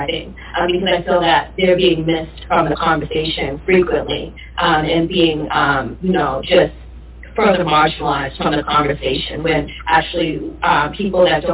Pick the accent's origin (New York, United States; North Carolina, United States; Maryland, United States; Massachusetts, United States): Massachusetts, United States; Boston; I grew up in Boston. I have friends in South Shore. I have friends in Central Massachusetts.